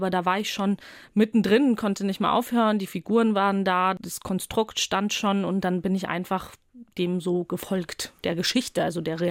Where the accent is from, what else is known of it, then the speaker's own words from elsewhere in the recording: Georgia; Ich komme ja selbst aus Georgien